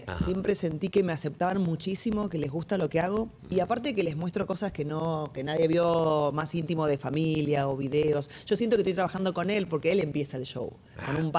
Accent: Argentina; now in Miami, United States; Sí, desde que me fui desde Argentina, cuando me fui de Argentina, cuando llegué a Miami, lo que me pasó acá en Miami, cuento algunas anécdotas laborales acá muy simpáticas que me han pasado.

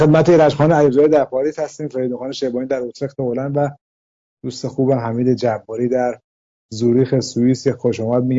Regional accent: Iran; چون همه ما ایرانی هستیم

